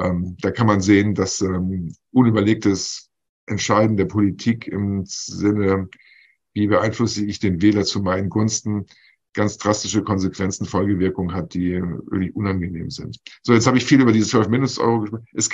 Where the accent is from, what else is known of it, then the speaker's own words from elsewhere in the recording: Lower Saxony, Germany; aus meinem Heimatdorf in Niedersachsen, in dem ich ansässig bin.